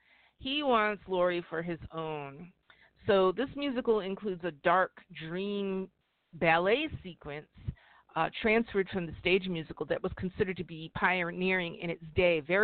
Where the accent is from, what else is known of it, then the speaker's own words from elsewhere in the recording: New York, United States; And again, I'm from New York, so Broadway had a direct influence on radio, on news coverage.